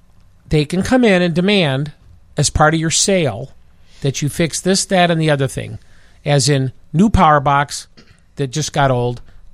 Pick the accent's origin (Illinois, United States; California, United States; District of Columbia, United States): Illinois, United States; Oak Park; Where I grew up in Oak Park, when you leave Oak Park, it's $8 a thousand.